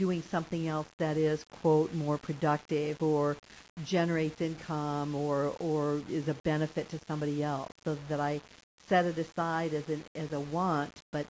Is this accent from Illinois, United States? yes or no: yes; Chicago, Illinois, United States; moved away as an adult; When my husband and I moved down here from Chicago, we came from the Chicago area originally